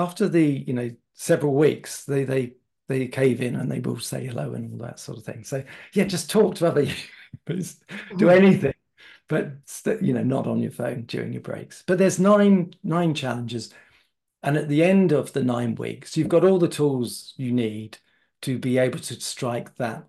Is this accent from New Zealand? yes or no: no; England, United Kingdom; I come from England, UK.